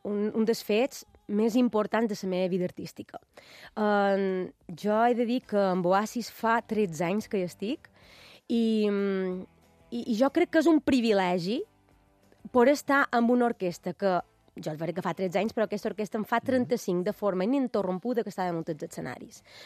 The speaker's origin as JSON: {"language": "Catalan", "town": "Montuïri", "region": "Balearic Islands", "country": "Spain", "tie": "born or raised there", "said": "és una responsabilitat tan gran per jo tocar en el meu poble"}